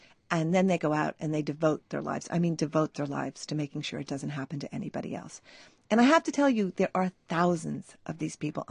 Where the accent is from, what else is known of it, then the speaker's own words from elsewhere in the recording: New York, United States; And I know that I'm from New York and I have an American passport